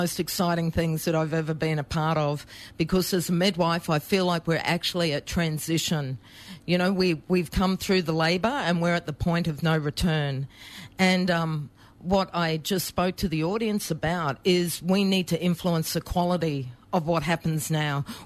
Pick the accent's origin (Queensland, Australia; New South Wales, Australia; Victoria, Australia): Queensland, Australia; born there; I was born on Wakka Wakka land, and my grandmother is from North Queensland. Her land was Yuri land.